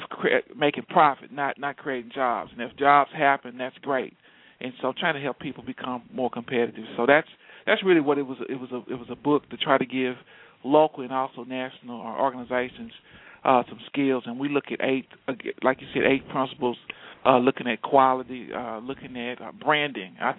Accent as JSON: {"language": "English", "town": "Shreveport", "region": "Louisiana", "country": "United States", "said": "I'm actually from North Louisiana. I'm from Shreveport."}